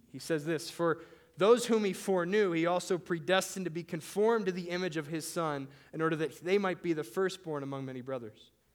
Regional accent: Mexico City, Mexico; also born or lived in West Virginia / Pennsylvania / Ohio / North Carolina; now in California, United States; I'm a missionary kid. I grew up in Mexico City, and I hate the question people ask, "Hey, where are you from?" Because for me, I'm from West Virginia, Pennsylvania, Ohio, North Carolina, Mexico City, and California now.

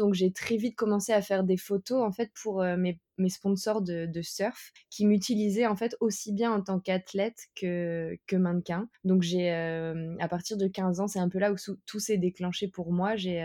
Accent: France; je suis française et je suis professionnelle en surf et mannequin.

